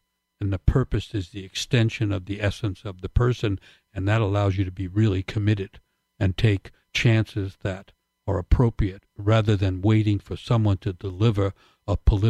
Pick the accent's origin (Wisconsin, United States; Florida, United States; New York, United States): New York, United States; Queens; also born or lived in Manhattan; Growing up in Queens and living in Queens and then in Manhattan. And poor Irish family.